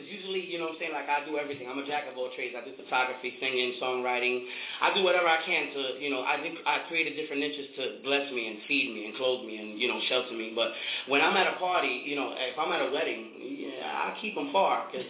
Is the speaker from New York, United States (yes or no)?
yes; New York City, New York, United States; I'm from New York City. You know, there's a lot of things happening here, and I'm one that makes it happen.